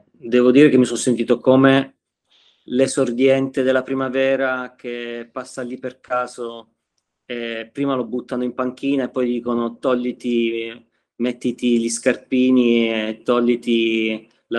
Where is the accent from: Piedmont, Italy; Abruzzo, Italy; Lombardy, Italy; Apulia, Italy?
Abruzzo, Italy; io sono abruzzese